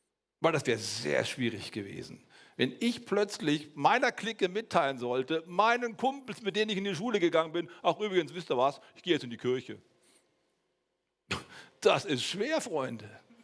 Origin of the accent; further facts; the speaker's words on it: Bonn, North Rhine-Westphalia, Germany; ich komme ja aus Bonn, also gleich um die Ecke rum, ne? Nicht so weit weg von hier. Und da bin ich geboren, da bin ich aufgewachsen